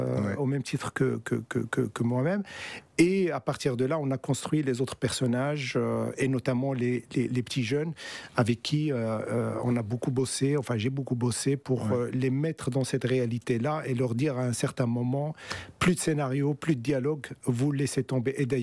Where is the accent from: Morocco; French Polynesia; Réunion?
Morocco; Au Maroc, parce que moi je suis né et j'ai grandi au Maroc, j'ai étudié en arabe